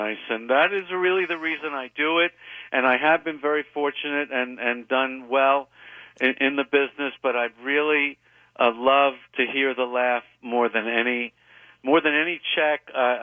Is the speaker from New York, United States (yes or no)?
yes; New York, United States; I'm very defensive and proud of being a New Yorker.